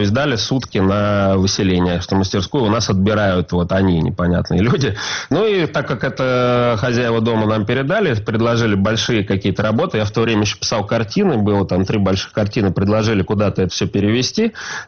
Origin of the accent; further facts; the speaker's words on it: Moscow, Russia; я москвич, в Москве зарегистрирован